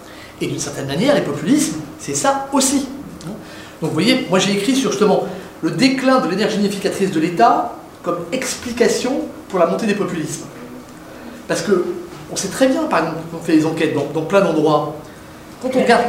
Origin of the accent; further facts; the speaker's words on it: Saint-Brieuc, Brittany, France; moi, je viens de Saint-Brieuc, pas de problème, c'est important, Saint-Brieuc.